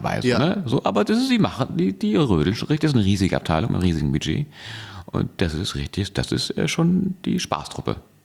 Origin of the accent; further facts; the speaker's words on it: Hamburg, Germany; ich komme aus Hamburg